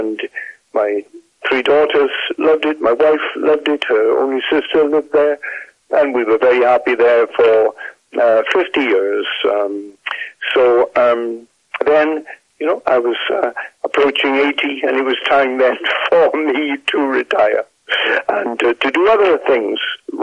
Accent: Wales, United Kingdom; accent: mid-Atlantic tinge; also born or lived in Philadelphia; I'm Welsh, and I speak Welsh and preach in Welsh, too, as I did at a minister's conference in Bala just a month ago, gave 2 messages in the old Welsh language.

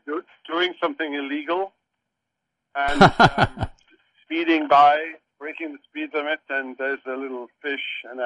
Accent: Wales, United Kingdom; moved away as an adult; now in United States; I grew up in Wales, part of the United Kingdom, of course, and went to high school, went to college. In Wales, then married and found myself at seminary

